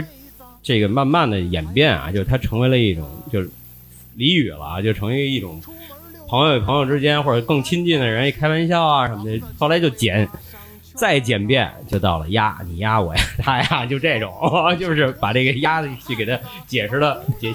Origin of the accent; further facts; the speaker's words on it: Beijing, China; 叫他其实作为老北京一孩子，就是好像叫不出来。